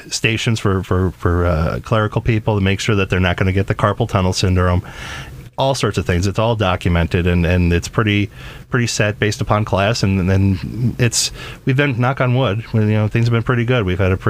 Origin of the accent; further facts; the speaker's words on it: New York, United States; I was born and raised in New York, so I'm always a bit of a pessimist